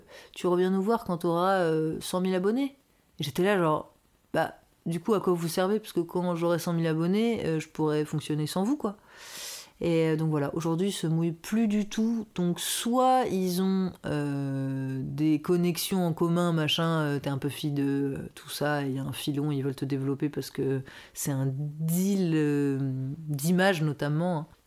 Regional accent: Paris, Île-de-France, France; accent: Parisian; j'ai un gros accent parisien.

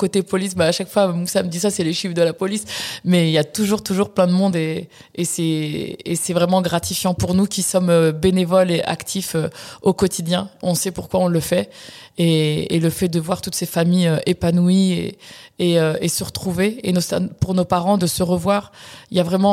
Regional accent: Cergy, Île-de-France, France; le quartier dans lequel j'ai grandi, à Cergy, c'est, je veux dire que c'est l'un des plus beaux quartiers, c'est le quartier qu'on aime tous à Cergy, c'est le quartier des Chênes d'Or et de la Croix-Petite.

